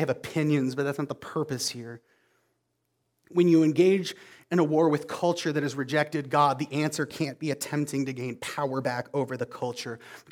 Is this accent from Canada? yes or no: yes; Canada; Realistically, I'm Canadian, I can't even vote.